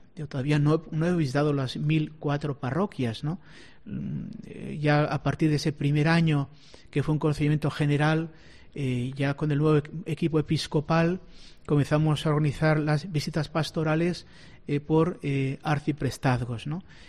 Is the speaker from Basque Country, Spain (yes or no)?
yes; Bilbao, Basque Country, Spain; now in Córdoba, Spain; después de 12 años en Bilbao, donde es mi tierra de origen y, por tanto, en ese aspecto lo conocía más vitalmente, aunque es cierto que al haber vivido tanto mi vida de estudiante como después la vida sacerdotal fuera de Vizcaya